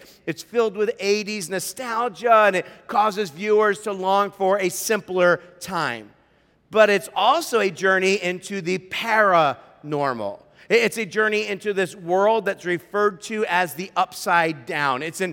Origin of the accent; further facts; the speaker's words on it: Hammondsport, New York, United States; I grew up in Hammondsport, which is in upstate New York, and we have bats in our town.